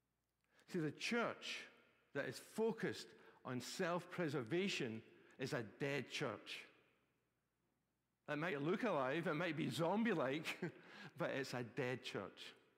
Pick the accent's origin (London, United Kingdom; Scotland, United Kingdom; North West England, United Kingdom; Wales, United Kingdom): Scotland, United Kingdom; even my money as a Scotsman